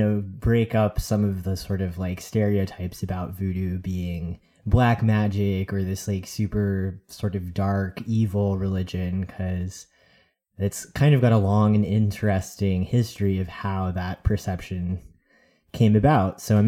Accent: New York, United States; born there; moved away as an adult; now in Washington, United States; I was born in New York, and now I live in Washington State

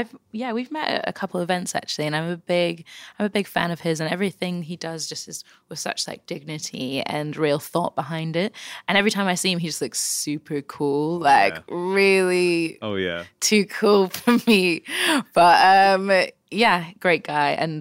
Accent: Scotland, United Kingdom; One of my closest friends I grew up with in Scotland is now a doctor

